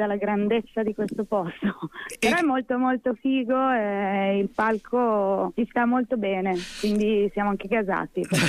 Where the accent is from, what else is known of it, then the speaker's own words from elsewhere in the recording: Pordenone, Friuli-Venezia Giulia, Italy; io sono di Pordenone